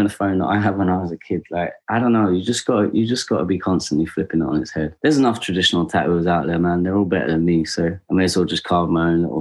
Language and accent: English; London, United Kingdom; I'm a kid from the suburbs, you know, like I'm just outside of London, but I spent my whole life growing up in the Dome in Tufnell Park and places like that.